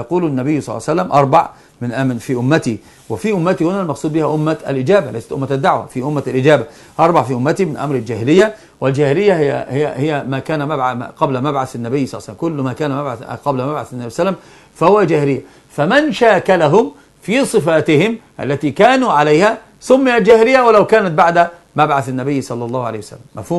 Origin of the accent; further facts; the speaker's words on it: Egypt; طبعا عندنا في مصر بالذات الخطا الفاحش الذي نقع فيه